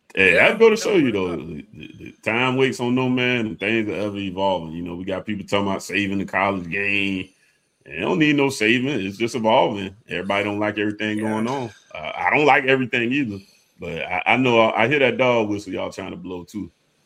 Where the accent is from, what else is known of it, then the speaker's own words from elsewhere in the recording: Savannah, Georgia, United States; You know, I'm from Savannah, bro. It's one of the more humid areas in the country as well. Man, you can't go out on a good Savannah night in the summertime, bro.